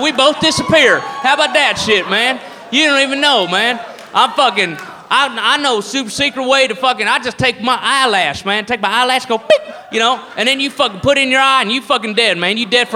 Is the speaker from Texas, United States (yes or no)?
yes; El Paso, Texas, United States; from El Paso, Texas. Born and raised. Yeah, what do you mean my accent's funny to you? I don't know what you're saying. What are you talking about? El Paso, I never left here, you know.